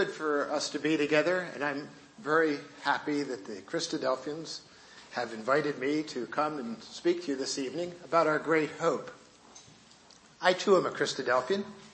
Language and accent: English; United States; Now, I'm an American, and I have to confess that, like most Americans, we forget everything that happens above, say, about the 49th parallel.